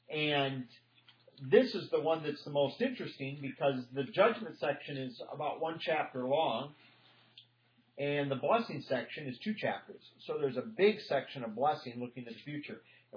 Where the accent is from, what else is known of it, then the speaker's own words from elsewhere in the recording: Royal City, Washington, United States; You go to the Tri-Cities, where are you from? Royal City. Where's that? You know, they don't know where Royal City is at the Tri-Cities.